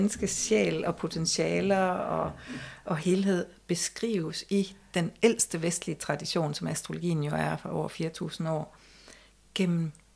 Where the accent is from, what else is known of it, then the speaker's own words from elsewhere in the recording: Malling, Central Denmark Region, Denmark; jeg voksede op i Malling, hvor min mor også lavede børnehaven og sådan noget, og vi løb frit rundt på markerne og vejene, og vi kendte alle, der var inde i husene